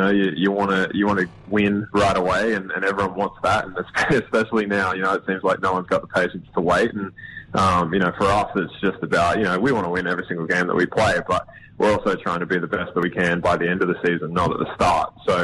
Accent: Brisbane, Queensland, Australia; also born or lived in Alice Springs; after my brother was born, I was three. Dad took a job with Basketball Queensland, so we moved to Brisbane after that, and that's when I grew up in Brisbane.

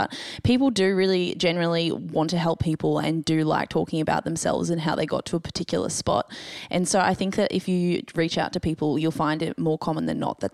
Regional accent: Gold Coast, Queensland, Australia; I am from the Gold Coast and I've just finished my finance degree.

